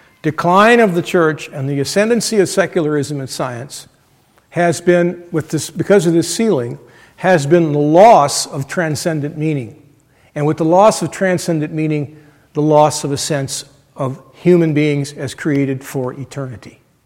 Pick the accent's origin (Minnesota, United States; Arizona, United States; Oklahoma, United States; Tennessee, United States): Minnesota, United States; I come from Minnesota where fishing is very important and virtually a sacrament, not quite, but close.